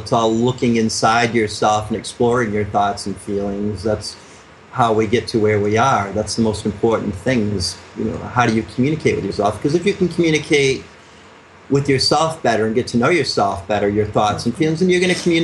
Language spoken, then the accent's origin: English; United States; Well, you know, I had an advantage, I guess, growing up in America.